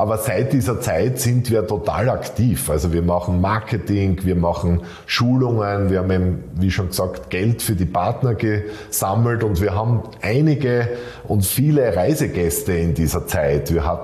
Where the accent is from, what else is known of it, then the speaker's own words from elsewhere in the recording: Graz, Styria, Austria; Also im Himteich in Graz spazieren zu gehen in meiner Heimatstadt